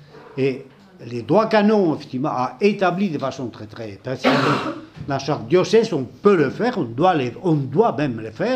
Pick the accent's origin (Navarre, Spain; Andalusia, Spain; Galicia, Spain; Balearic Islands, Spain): Navarre, Spain; Pamplona; À Paris, par exemple, il n'y a jamais eu de synode. Chez moi, à Pamplune, non plus.